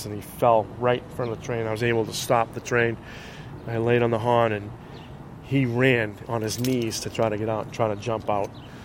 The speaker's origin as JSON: {"language": "English", "town": "Revere", "region": "Massachusetts", "country": "United States", "tie": "born or raised there", "said": "I grew up in Revere on a dead-end street, and there was tracks on the other side."}